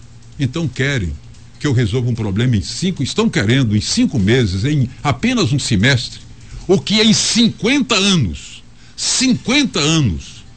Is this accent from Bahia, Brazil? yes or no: yes; Vitória da Conquista, Bahia, Brazil; Mas aí, Conquista é uma cidade que pensa, a minha terra é uma terra politizada.